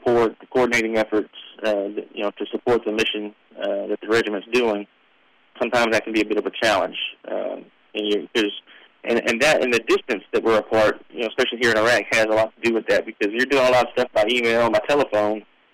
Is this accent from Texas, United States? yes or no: yes; Corpus Christi, Texas, United States; Yes, I'm from Corpus.